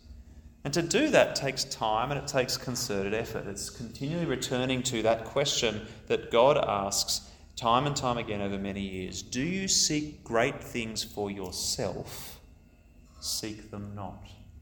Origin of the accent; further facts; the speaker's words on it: Sydney, New South Wales, Australia; I'm originally from Sydney. I grew up in the university scene over there.